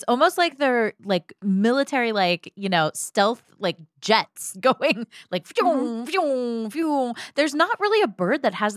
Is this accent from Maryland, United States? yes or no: no; Ohio, United States; I totally agree, because growing up in Ohio, this was my grandmother had hummingbird feeders out